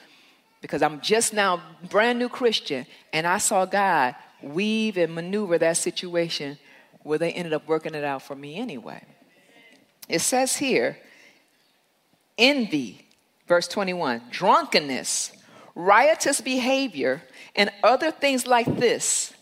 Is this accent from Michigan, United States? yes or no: yes; Detroit, Michigan, United States; I'm from Detroit. First thing we want to talk about is where we from.